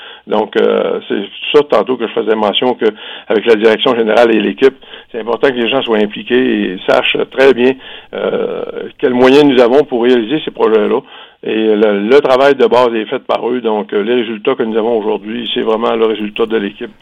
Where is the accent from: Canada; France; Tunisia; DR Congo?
Canada; Saint-Henri-de-Taillon, Quebec; Maintenant, nous, chez nous, à Saint-Henri-Taillon, on passe à l'action à ce niveau-là.